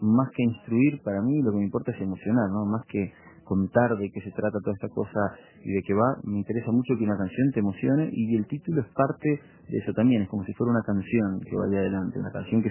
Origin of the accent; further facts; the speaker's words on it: San Lorenzo de El Escorial, Community of Madrid, Spain; que por cierto el tren que va para mi pueblo, que es San Lorenzo del Escorial, para en el Andén 2